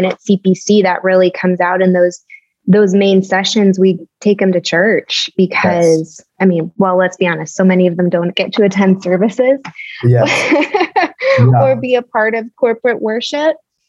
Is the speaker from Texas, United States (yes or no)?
no; Chicago, Illinois, United States; And I'm born and raised in Chicago. So that's go Cubs. Lou Malnati's pizza.